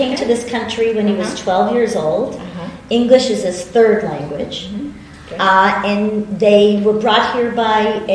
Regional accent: Brookline, Massachusetts, United States; because I grew up in Brookline and they also migrated to Brookline along with the Jewish community.

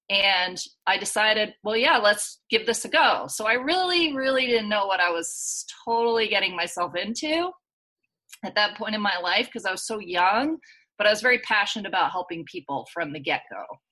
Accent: Vermont, United States; But when I was 16, I grew up in Vermont, but I never really skied until I was 16.

